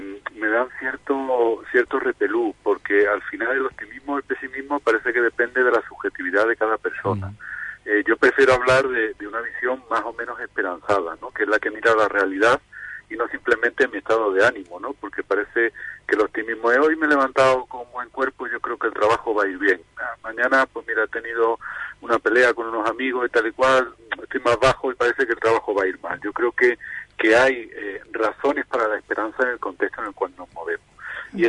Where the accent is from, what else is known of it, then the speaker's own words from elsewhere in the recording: Málaga, Andalusia, Spain; Bueno, soy malagueño, estoy casado, tengo 3 niños.